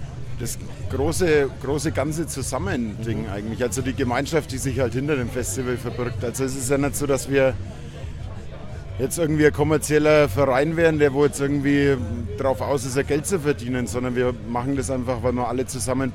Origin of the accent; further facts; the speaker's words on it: Bavaria, Germany; accent: Franconian; Ich bin ein Franke, ja. Ich bin von da.